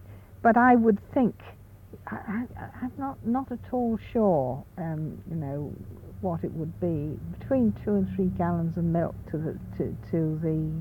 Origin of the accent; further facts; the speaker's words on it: West Midlands, United Kingdom; Yes, I come from Shropshire, of course, which in the North Shropshire area, going towards the Cheshire Plain, is, of course, a dairying country.